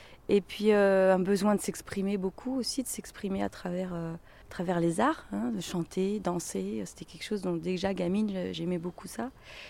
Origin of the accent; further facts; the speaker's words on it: Centre-Val de Loire, France; also born or lived in Beauce; Moi, je suis française, mais j'ai grandi en Beauce.